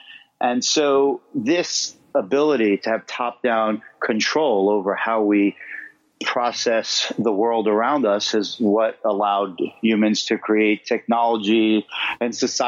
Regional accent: Queens, New York, United States; So I grew up in Queens. Neither of my parents actually went to college. I was the first person in my family to go to college.

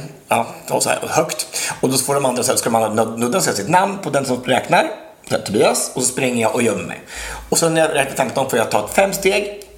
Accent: Hällebrottet, Sweden; Jag var hemma i Hällebrottet i helgen.

